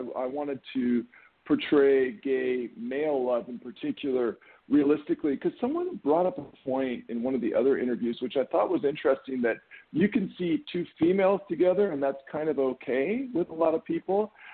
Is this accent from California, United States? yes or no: yes; Santa Monica, California, United States; I grew up in Santa Monica, so we're, you know, Southern California